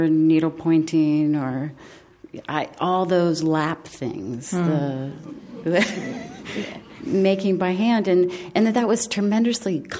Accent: Midwest, United States; I grew up in the Midwest.

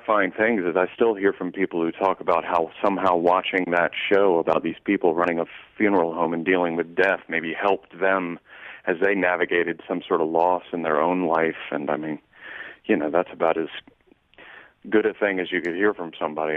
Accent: North Carolina, United States; also born or lived in Vienna, United States; in my elementary school in Vienna, Virginia, I grew up in North Carolina, but I spent 2 years, second, third, fourth grade, just outside of Washington, D.C.

